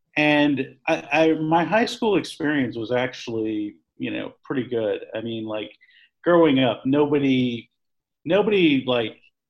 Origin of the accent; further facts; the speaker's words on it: Livermore, California, United States; growing up in Livermore, like I did, which is a small town in the Bay Area. And back then it was, you know, very small. It was a pretty much a cow town.